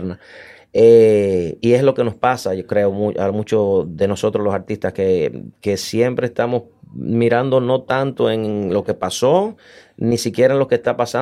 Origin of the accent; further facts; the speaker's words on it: Santiago, Dominican Republic; amigos de Santiago, de donde yo me crié en República Dominicana